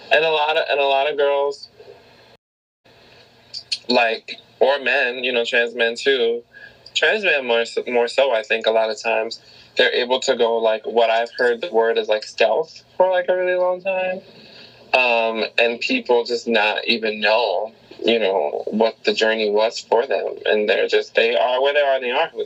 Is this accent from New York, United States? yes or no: yes; New York City, New York, United States; Because growing up in New York City, it's like, trans people are not necessarily, like, foreign here.